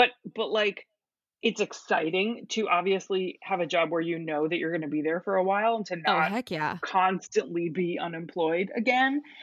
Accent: East Coast, United States; I don't think I came to LA, and I grew up on the East Coast. So the West Coast was really kind of foreign to me.

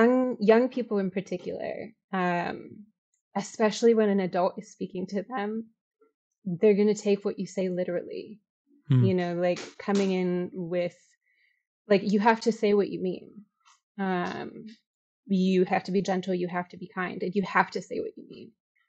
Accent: Chicago, Illinois, United States; I'm from Chicago. I taught in Chicago.

